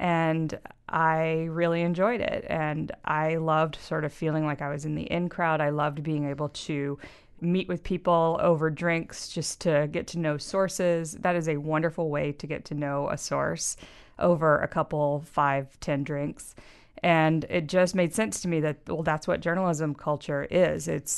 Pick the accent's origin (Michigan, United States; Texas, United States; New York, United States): Texas, United States; I grew up in Texas, and I idolized Molly Ivins